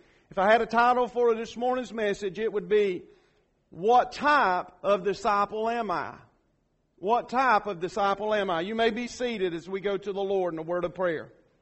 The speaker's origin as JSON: {"language": "English", "region": "Georgia", "country": "United States", "said": "I am from South Georgia, okay? I hide it pretty good."}